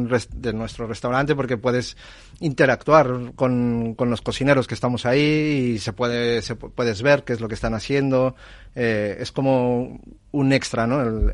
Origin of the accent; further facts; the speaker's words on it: Mexico; Para mí como mexicano, la cocina mexicana